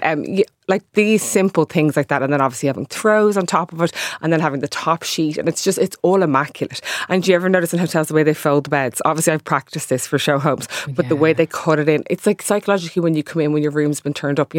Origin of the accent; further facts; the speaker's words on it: Ireland; I'm Irish